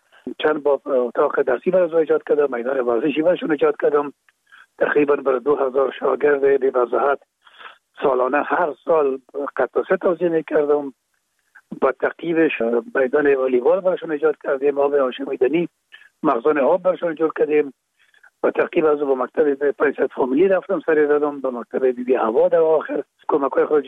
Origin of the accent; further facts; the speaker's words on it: Kabul, Afghanistan; در کابل، شهید کابل به دنیا آمدیم. اصل ما زرکخانه کابل است و خود ما چون پدر ما باز از زرکخانه به شهید انتقال شدن، موجا در شهید کابل به دنیا آمده و موجا مکتب خواندیم